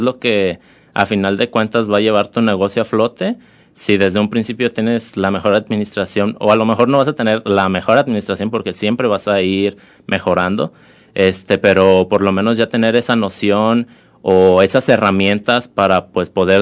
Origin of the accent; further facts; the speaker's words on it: Autlán, Jalisco, Mexico; Sí, pues yo soy de aquí de Autlán, nacido y crecido aquí en Autlán.